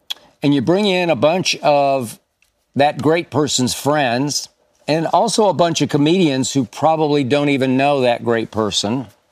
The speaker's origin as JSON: {"language": "English", "town": "Oklahoma City", "region": "Oklahoma", "country": "United States", "tie": "born or raised there", "also_born_or_lived": "Dallas", "said": "my hometown of Oklahoma City and my home away from home, Dallas, Texas, before they even had basketball."}